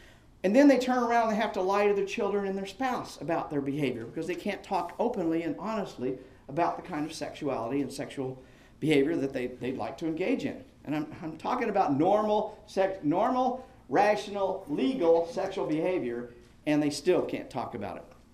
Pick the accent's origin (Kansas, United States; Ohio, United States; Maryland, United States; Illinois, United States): Kansas, United States; Wichita; I grew up in Wichita.